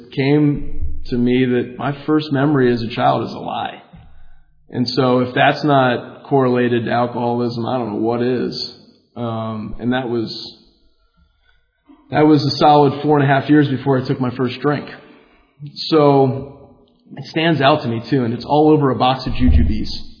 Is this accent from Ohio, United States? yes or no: yes; Dayton, Ohio, United States; So I grew up in Dayton, Ohio. I'm from the birthplace, or the birth state, I guess, of this program.